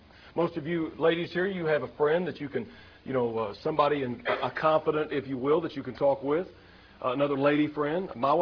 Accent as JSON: {"language": "English", "region": "Texas", "country": "United States", "said": "I'm originally from Texas. Those, you know, a lot of places in Texas, they carry a gun on the rack."}